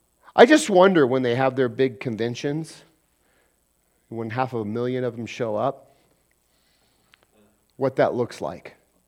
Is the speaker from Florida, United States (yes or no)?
no; Colorado, United States; born there; Does it mean that I'm no longer from Colorado? No, because I was born here, right? So no matter where I go in the world, I will always be from Colorado.